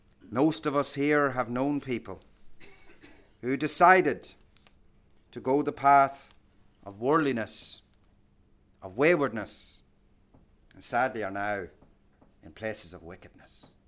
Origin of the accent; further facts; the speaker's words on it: Ireland; Some of us growing up in Ireland saw that on the other side.